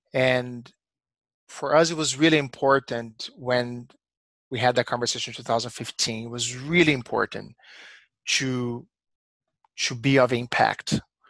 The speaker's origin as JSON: {"language": "English", "country": "Brazil", "second_language": "English", "said": "I'm originally from Brazil"}